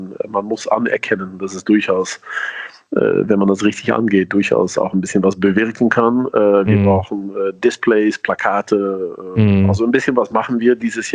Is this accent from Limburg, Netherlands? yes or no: no; Breda, North Brabant, Netherlands; German is a second language; now in Moscow, Russia; Ja, aus Breda, aus dem Kaff im Süden, auf der belgischen Grenze.